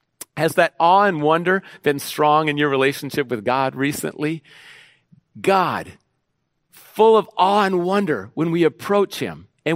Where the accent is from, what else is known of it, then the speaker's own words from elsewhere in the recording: Minneapolis, Minnesota, United States; I grew up in Minneapolis and St. Paul, the Twin Cities, Minnesota, called the Omni Theater.